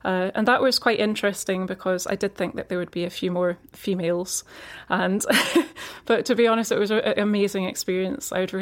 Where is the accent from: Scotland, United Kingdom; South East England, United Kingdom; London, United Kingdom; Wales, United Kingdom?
Scotland, United Kingdom; Edinburgh; So I grew up in Edinburgh